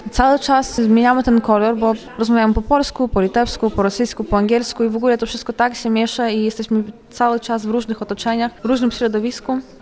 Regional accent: Vilnius, Vilnius County, Lithuania; Cała strona z mojej mamy, to my jesteśmy Polakami z Wilna. Od wielu, wielu lat, od wielu pokoleń mieszkamy w okolicach Wilna

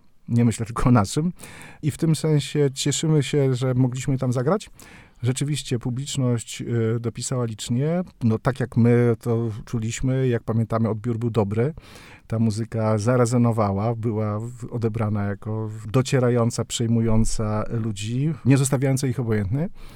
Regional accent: Olsztyn, Warmian-Masurian Voivodeship, Poland; My jesteśmy z Olsztyna

